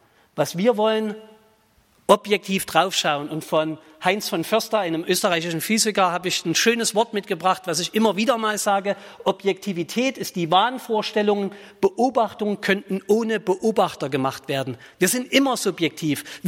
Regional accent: East Germany, Germany; ich komme aus Ostdeutschland, das hört man ein bisschen raus

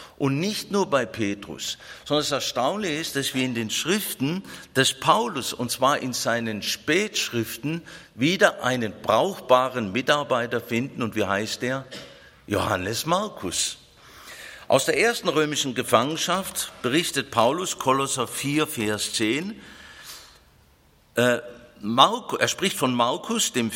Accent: Ulm, Baden-Württemberg, Germany; Natürlich die Städte südlich des Limes, wie meine Heimatstadt Ulm schon

